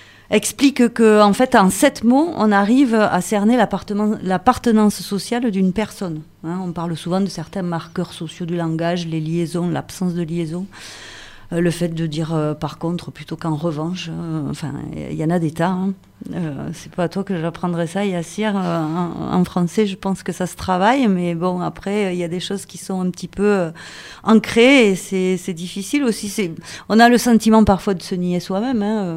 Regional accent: Southern France, France; Moi, je suis méridionale.

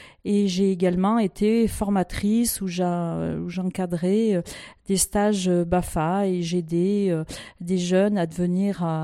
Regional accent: Gap, Provence-Alpes-Côte d'Azur, France; je suis donc originaire de Gap. Je suis pas mal partie par Mons et par Vaud pour mes études et au cours de ma carrière professionnelle. Et puis, j'y suis revenue il y a déjà pas mal de temps pour m'y installer.

